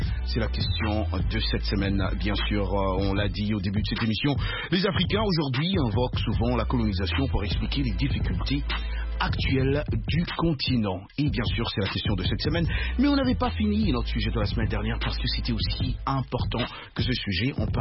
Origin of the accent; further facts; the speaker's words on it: Kinshasa, DR Congo; moi, quand j'ai grandi à Kinshasa, je connaissais chez nous